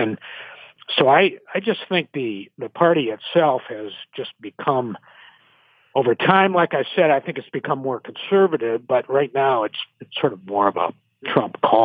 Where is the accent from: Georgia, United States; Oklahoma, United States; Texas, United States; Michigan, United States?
Michigan, United States; I'm from West Michigan, and there's still a strong pro-life movement here